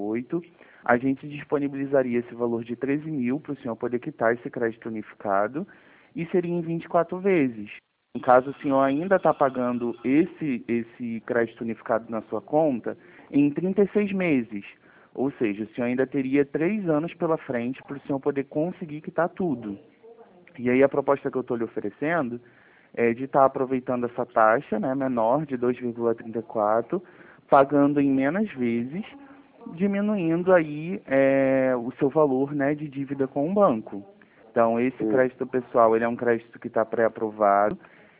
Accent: Duque de Caxias, Rio de Janeiro, Brazil; Do Rio de Janeiro.

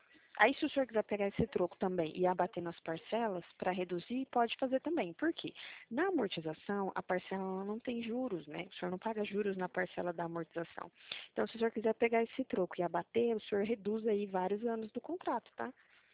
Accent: Presidente Prudente, São Paulo, Brazil; eu sou de Presidente Prudente, aqui no interior de São Paulo, né? Bem próximo.

